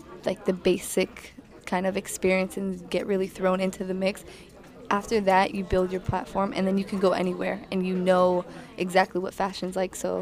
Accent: Tampa, Florida, United States; One time I went to Miami to do a fashion show and I told them I was from Tampa and they're like, why would you do that?

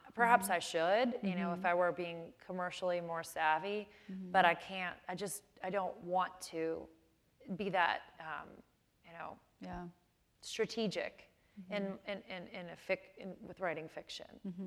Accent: Chicago, Illinois, United States; I mean, I grew up in Chicago. I went to high school in Chicago

